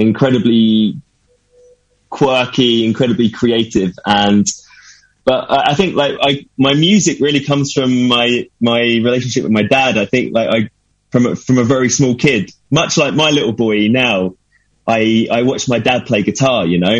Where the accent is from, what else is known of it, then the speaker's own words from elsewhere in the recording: Brighton, South East England, United Kingdom; I've gigged all over Brighton, and that's really been my musical education, you know, growing up in Brighton.